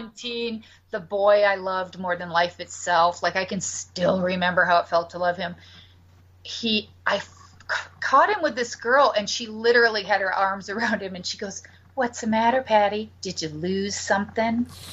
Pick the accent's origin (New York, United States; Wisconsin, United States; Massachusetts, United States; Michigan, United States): Michigan, United States; Battle Creek; I grew up in Battle Creek, Michigan.